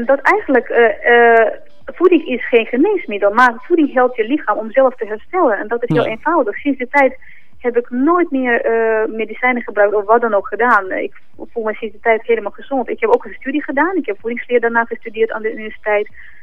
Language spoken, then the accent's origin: Dutch; Grozny, Chechnya, Russia; Ja, ik kom uit het Oostblok, inderdaad. Uit Tsjetsjenië, uit Grozny.